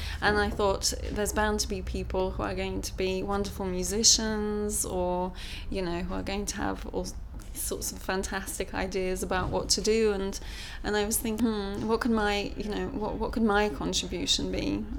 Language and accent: English; Cambridge, East of England, United Kingdom; I was born on May 24th, 1978 and I come from Cambridge.